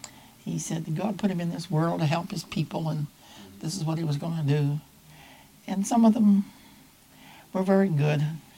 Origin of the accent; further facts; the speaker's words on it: New Brunswick, Canada; born there; No, I was born in New Brunswick.